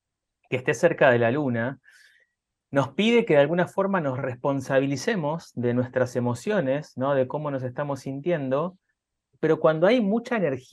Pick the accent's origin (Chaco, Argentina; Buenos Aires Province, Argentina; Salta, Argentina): Buenos Aires Province, Argentina; Luján; born there; desde Luján, Argentina, no sé por qué apareció mi ciudad natal y no desde Capital Federal